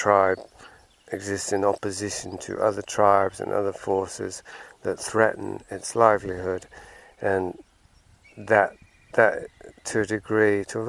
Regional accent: England, United Kingdom; Just as I can acknowledge that I'm a man, or that I'm white, or that I'm English, or that I love movies, or that I'm a writer

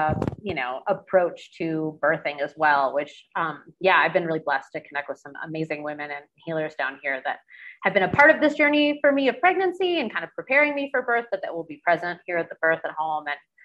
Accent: Virginia, United States; I grew up in Northern Virginia, DC metropolitan area.

